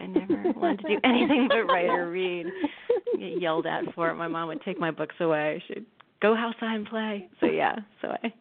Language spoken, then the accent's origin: English; West Point, New York, United States; even though I was raised sort of outside of West Point, the military academy